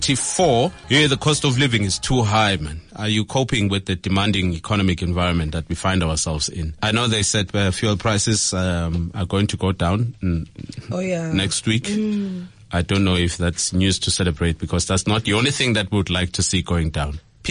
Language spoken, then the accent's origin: English; Zimbabwe; I'm clearly Zimbabwean.